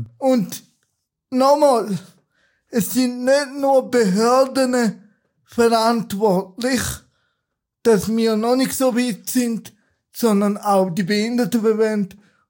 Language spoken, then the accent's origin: German; Turkey; ursprünglich bin ich ein Kurde aus der Türkei.